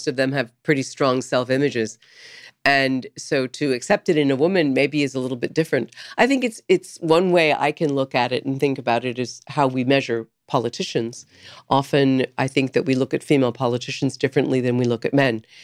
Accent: San Diego, California, United States; I grew up in San Diego, so I was in the water a lot.

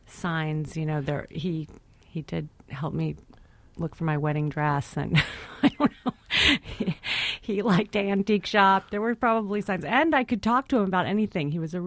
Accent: Oklahoma, United States; I mean, I grew up in Oklahoma, so I didn't feel as stylish or fabulous as those women.

